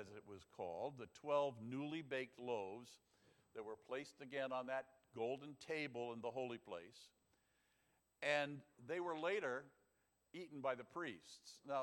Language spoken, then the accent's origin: English; Rhode Island, United States; Growing up in Rhode Island, there were laws that kept everything closed on a Sunday.